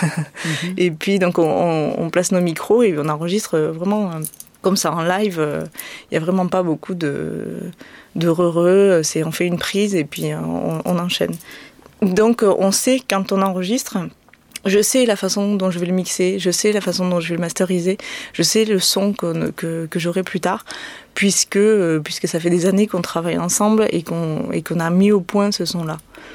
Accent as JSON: {"language": "French", "country": "France", "said": "C'est pas parce que je suis en France et que je suis française que je suis obligée de chanter en français."}